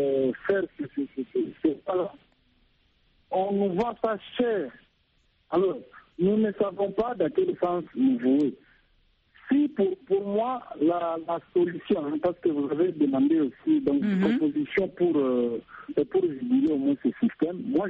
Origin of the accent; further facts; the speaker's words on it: Ituri, DR Congo; Par exemple, ici chez nous au Congo, quand vous allez à Mambasa